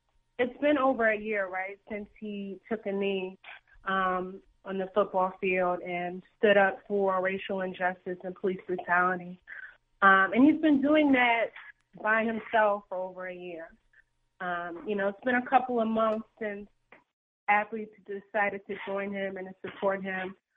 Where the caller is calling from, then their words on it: Lansdowne, Pennsylvania, United States; I'm calling from Lansdowne, PA.